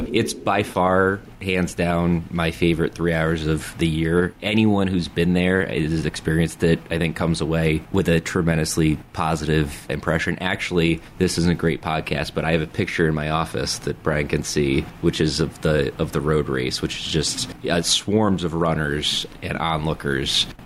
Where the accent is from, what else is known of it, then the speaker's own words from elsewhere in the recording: Manchester, United States; so I was born and raised in Manchester, so was my wife.